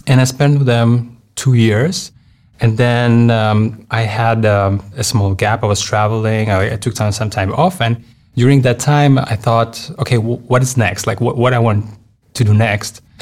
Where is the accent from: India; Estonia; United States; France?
Estonia; I'm originally actually from Estonia, but funny fact, my dad, he's Latvian, so